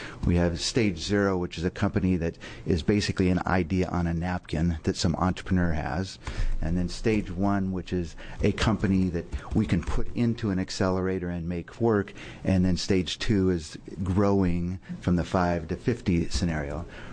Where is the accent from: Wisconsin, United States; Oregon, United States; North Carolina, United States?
Oregon, United States; Corvallis; I'm from Corvallis and represent the Corvallis-Eugene area, basically the Willamette Valley down there.